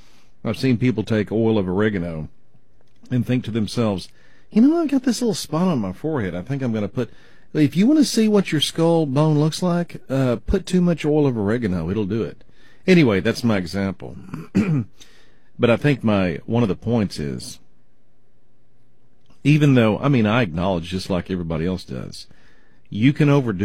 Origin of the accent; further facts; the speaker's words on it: Mesquite, Texas, United States; But I was raised in Mesquite, or part of my childhood was, not all of it, but part of it.